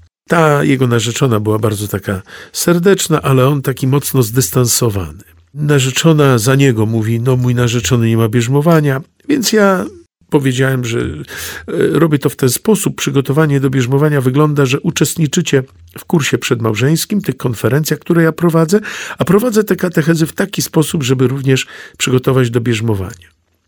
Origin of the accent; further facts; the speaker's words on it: Warsaw, Masovian Voivodeship, Poland; Kiedyś, gdy wychowywałem się na warszawskiej Pradze, tak na marginesie dodam, że jestem proboszczem w katedrze w parafii, która jest moją rodzinną parafią. Powróciłem po 32 latach do swojej rodzinnej parafii, kiedy biskup mnie przenosił z Otwocka do Warszawy, do katedry.